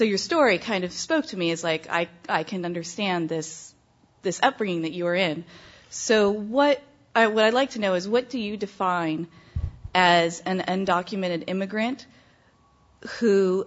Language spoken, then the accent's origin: English; Cupertino, California, United States; You know, I grew up in Cupertino, went to Monta Vista.